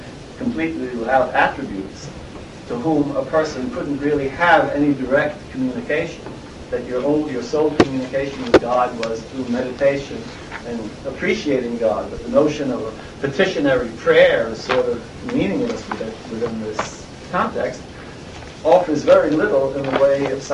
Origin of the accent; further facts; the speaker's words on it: New York City, New York, United States; growing up in the Lower East Side of New York in the 1930s and 1940s.